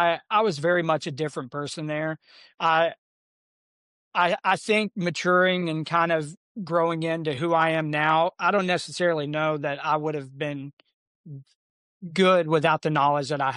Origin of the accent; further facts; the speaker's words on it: Texas, United States; Oh, you're good, man. I'm from Texas.